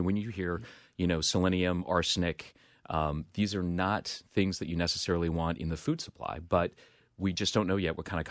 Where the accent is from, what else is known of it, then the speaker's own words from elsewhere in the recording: Utah, United States; I mean, my home state is Utah. And obviously, it's big coal mining country out there.